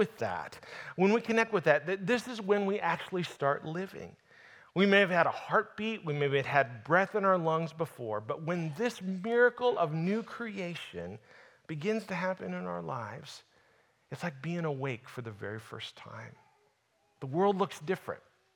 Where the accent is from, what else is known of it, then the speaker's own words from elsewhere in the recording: Iowa, United States; I grew up in Northwest Iowa, a little small farming community.